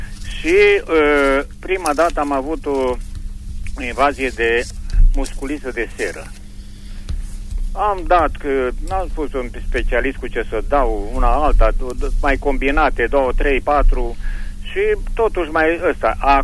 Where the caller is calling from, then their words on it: Iernut, Mureș County, Romania; Sunt de la Iernut